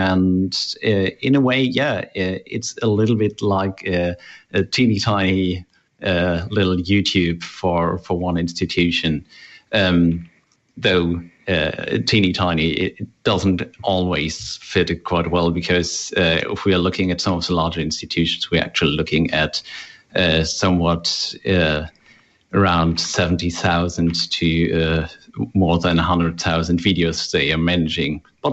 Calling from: Ostenburg, Germany; So I'm joining here from Ostenburg in Western Germany.

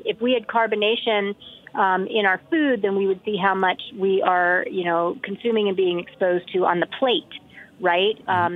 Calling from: Boulder, Colorado, United States; I'm talking today from Boulder, Colorado.

